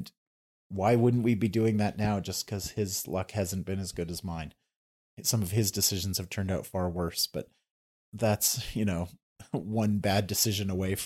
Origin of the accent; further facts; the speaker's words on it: Saskatchewan, Canada; also born or lived in Toronto; now in Edmonton, Canada; we're from Toronto. Well, I'm from small town Saskatchewan originally, but I lived in Toronto for a decade.